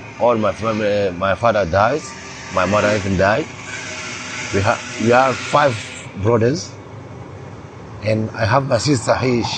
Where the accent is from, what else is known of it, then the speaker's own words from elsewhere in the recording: Chad; now in Italy; I'm from Chad. I'm here in Italia for 2 years now. And I come from Milano and I reached Ventimiglia 1 week ago.